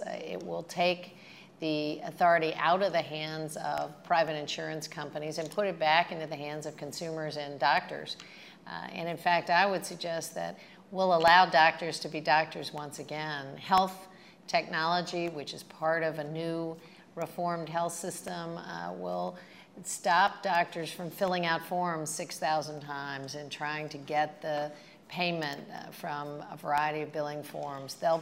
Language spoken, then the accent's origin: English; Kansas, United States; Like my home state of Kansas, we had a public option side by side with private companies.